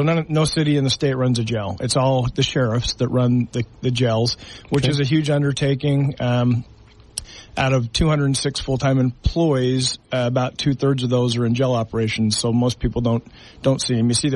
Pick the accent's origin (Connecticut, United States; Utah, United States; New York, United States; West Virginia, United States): Utah, United States; so I grew up primarily in the Green Valley area. But every morning on my way to Pineview High School, I'd drive right past Dixie High School along I-15.